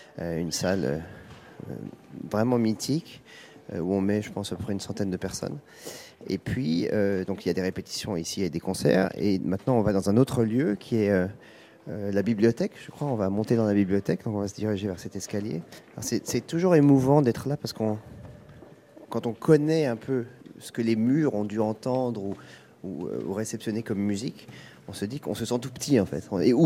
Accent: Chambéry, Auvergne-Rhône-Alpes, France; Non, j'ai grandi à Chambéry. Mes parents sont nés à Bourg-Saint-Maurice.

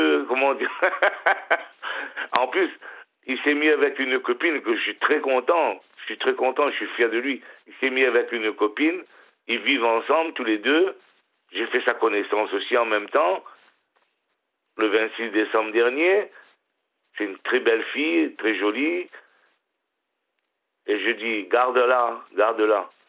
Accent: Réunion, France; parce que je suis réunionnais, je parle créole aussi, hein.

